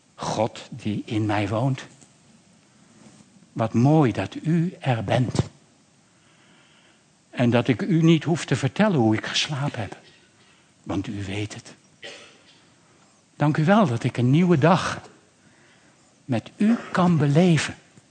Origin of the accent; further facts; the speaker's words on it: Netherlands; Ja, ik ben een Nederlander. Ja, ik ben een vliegende Hollander.